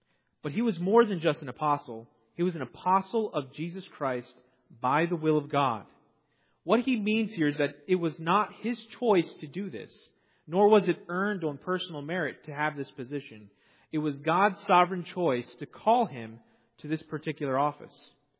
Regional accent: United States; just as an American, as a Westerner

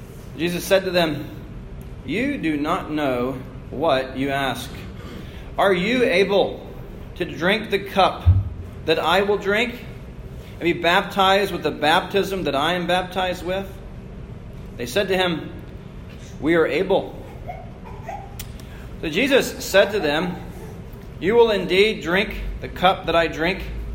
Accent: Baltimore, Maryland, United States; I grew up in Baltimore, Maryland.

